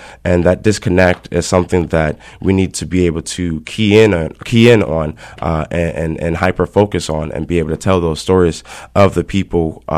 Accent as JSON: {"language": "English", "region": "Indiana", "country": "United States", "said": "I'm from Northwest Indiana and moved to Michigan to go to the Culinary Institute of Michigan, where it was amazing."}